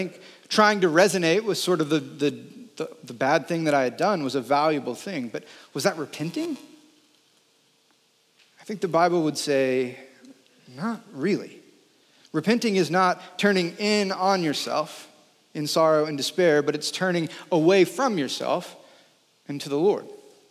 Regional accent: the South, United States; one of the things that I feel like you learn pretty easy growing up in the South

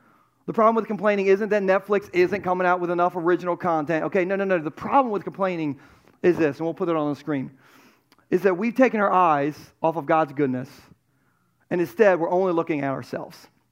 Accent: Delaware, United States; we're from Delaware

